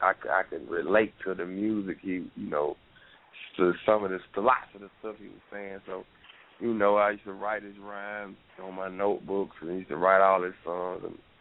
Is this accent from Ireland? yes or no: no; Albany, Georgia, United States; Well, I'm from Albany, Georgia, a little country town in the Georgia sticks